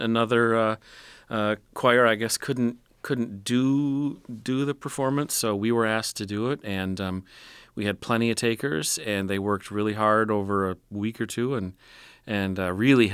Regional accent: Mount Pleasant, Michigan, United States; in my own time with high school choirs that I might have heard back when I was a student myself, growing up in Mount Pleasant.

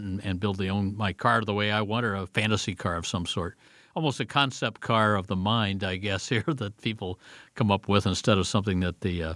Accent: Indianapolis, Indiana, United States; My most recent was an Indy car because I'm an Indy car guy. I grew up in Indy, love racing.

